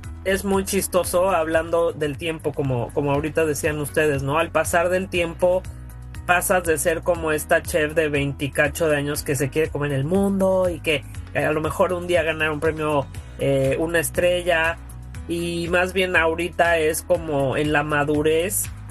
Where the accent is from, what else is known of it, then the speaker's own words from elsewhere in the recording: Mexico City, Mexico; now in Houston, United States; Soy una mujer de la Ciudad de México que vive en Houston.